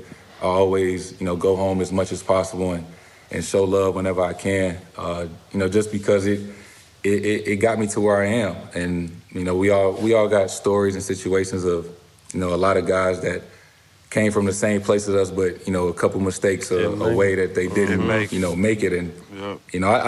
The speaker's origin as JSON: {"language": "English", "town": "St. Louis", "region": "Missouri", "country": "United States", "tie": "born or raised there", "said": "growing up in St. Louis with, you know, not having much, and just kind of being in that environment"}